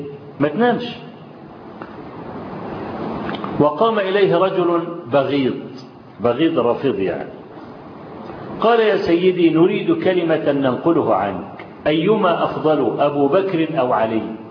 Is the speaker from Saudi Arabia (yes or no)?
no; Egypt; واحنا كمصريين افذة في الافيه دي